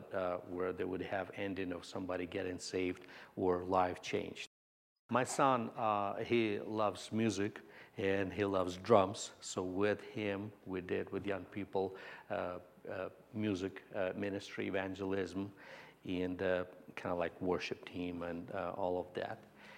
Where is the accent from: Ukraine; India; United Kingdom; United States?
Ukraine; English is a second language; And me and my wife, we graduated and we went back in Ukraine. We're originally from Ukraine.